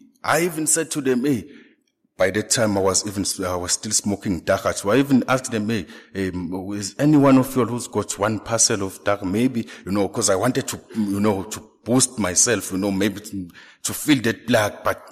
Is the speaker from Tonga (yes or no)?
yes; Tonga; I even left the town where I grew up. I grew up in Tonga.